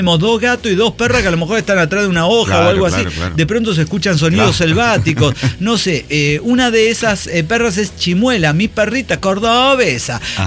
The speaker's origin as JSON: {"language": "Spanish", "town": "Puerto Peñasco", "region": "Sonora", "country": "Mexico", "tie": "born or raised there", "said": "en mi pueblo totalmente desértico a la verga, Puerto Peñasco, imagínense, se llama"}